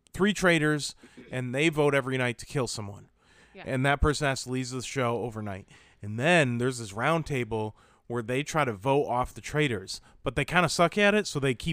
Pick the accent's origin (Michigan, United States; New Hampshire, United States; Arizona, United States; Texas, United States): Michigan, United States; We're from Southwest Michigan, by the way.